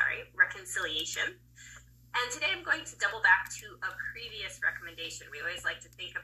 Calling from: Lombardy, Italy; today I'm joining from the Lombardy region in Italy.

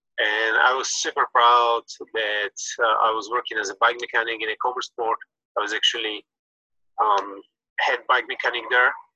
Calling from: Germany; English is a second language; So I'm calling you from Germany.

